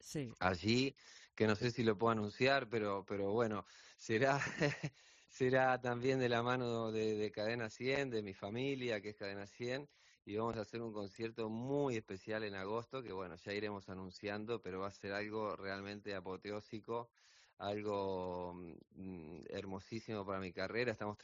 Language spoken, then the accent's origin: Spanish; Argentina; haciendo conciertos también en Argentina, en mi tierra.